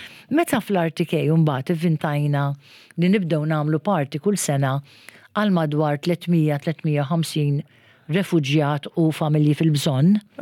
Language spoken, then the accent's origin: Maltese; Birżebbuġa, Southern Region, Malta; Jiena kont minn Birżebbuġa, meta Birżebbuġa ma tantx kien hemm nies residenti, allura aktar kienu jkunu l-villaġġanti.